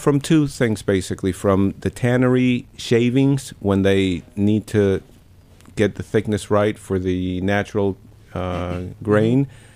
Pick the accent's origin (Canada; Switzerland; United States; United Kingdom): United States; New York; also born or lived in Argentina; now in Buenos Aires, Argentina; I was born in Argentina, grew up in New York, if it is I grew up actually, and I'm back in Buenos Aires since about 20 years ago.